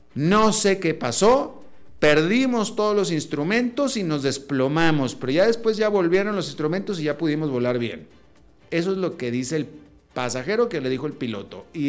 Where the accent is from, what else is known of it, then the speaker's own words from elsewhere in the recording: Mexico; O sea, como humano y como mexicano.